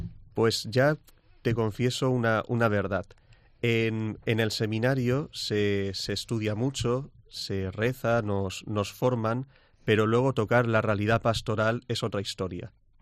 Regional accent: Alicante, Valencian Community, Spain; Yo soy de Alicante. Mi parroquia de origen es San Antonio de Padua, conocida como los franciscanos porque es donde estuvieron, en el convento.

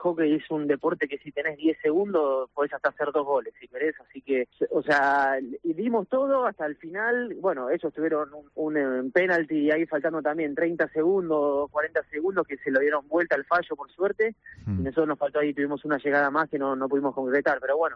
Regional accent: Buenos Aires, Argentina; yo soy de Buenos Aires

